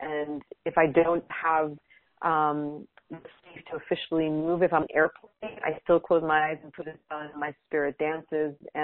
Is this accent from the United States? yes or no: yes; Los Angeles, California, United States; moved away; also born or lived in Jerusalem, Israel; so I was born in Israel, in Jerusalem, and then my parents got divorced when I was one, and then when I was seven, my mom and I went to Los Angeles because she wanted to become a psychotherapist. And so from the age of 7 to 12, I was in Venice Beach.